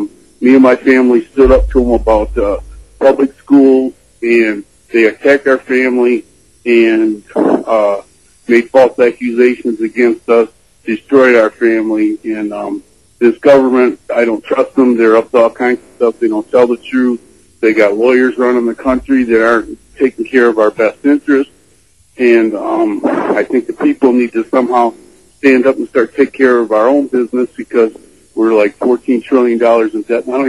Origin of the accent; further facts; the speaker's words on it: Rochester, Michigan, United States; now in Fenton, United States; I'm actually from Rochester, but I live in Fenton now.